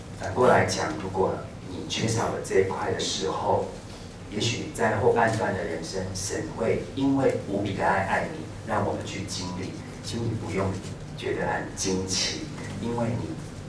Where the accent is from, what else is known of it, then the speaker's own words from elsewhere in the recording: Taiwan; 因为我们台湾人哦，要和好有一点困难哦